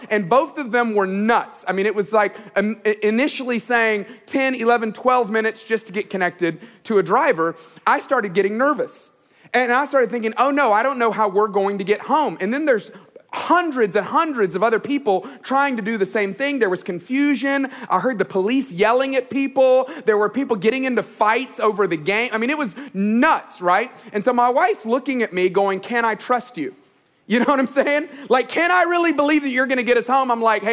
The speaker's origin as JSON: {"language": "English", "town": "Tuscaloosa", "region": "Alabama", "country": "United States", "tie": "born or raised there", "said": "I grew up in Tuscaloosa, Alabama, and my family worships at the altar of Alabama football."}